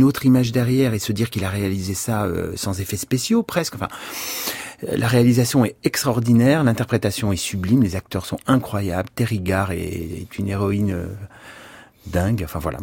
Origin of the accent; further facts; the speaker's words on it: Dunkirk, Hauts-de-France, France; Moi, j'avais des parents qui étaient ouvriers. J'ai été élevé à Dunkerque, très loin de toute scène.